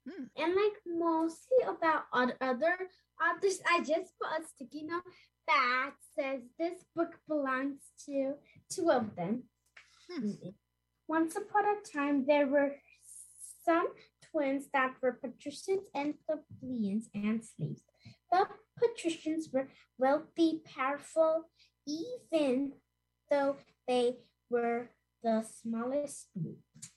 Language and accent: English; Hudson, New York, United States; I'm also from Hudson, and I'm 8 years old.